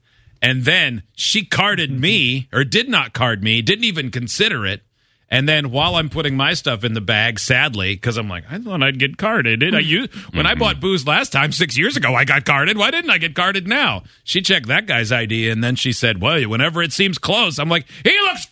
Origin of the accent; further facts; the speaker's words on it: New Jersey, United States; oh, I used to listen to you on the school bus when I grew up in New Jersey, near where Steve grew up.